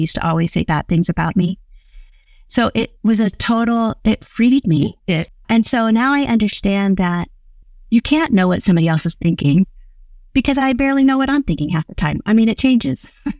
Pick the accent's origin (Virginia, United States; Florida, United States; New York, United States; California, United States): Florida, United States; Miami; I'm from Miami, Florida, and I ended up in Idaho.